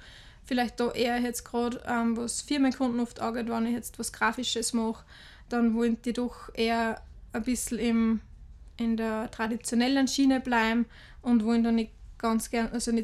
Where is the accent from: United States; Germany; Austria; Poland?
Austria; Upper Austria; auch nicht irgendwie großartig Hochdeutsch, weil ich denke, ich bin Mühviertlerin, ich bin da daheim, ich fühle mich da voll wohl und ich mag die Sprache und unseren Dialekt unglaublich gern.